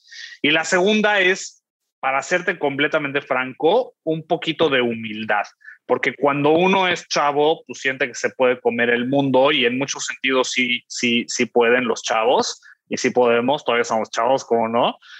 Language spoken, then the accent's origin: Spanish; Mexico; Y mi jefe, siendo el extranjero, yo soy mexicano, él era europeo